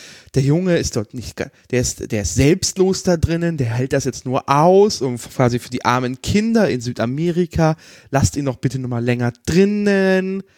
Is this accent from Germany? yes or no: no; Poland; ich als Pole bin allgemein reserviert gegenüber Russen